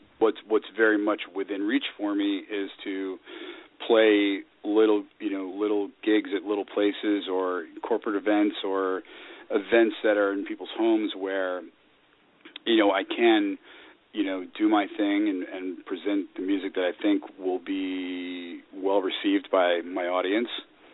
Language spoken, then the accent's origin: English; Greenwich, Connecticut, United States; My first gig was Thanksgiving Eve 2003 in my hometown of Greenwich, Connecticut.